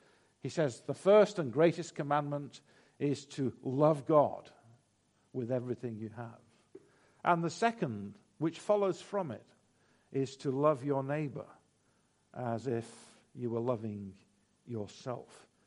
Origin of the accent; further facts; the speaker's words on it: Manchester, North West England, United Kingdom; And I grew up in Longsight, South Manchester